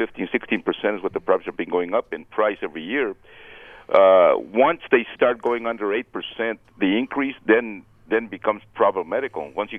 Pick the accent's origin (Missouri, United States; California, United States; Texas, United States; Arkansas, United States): California, United States; also born or lived in Arizona; I'm from California and Arizona.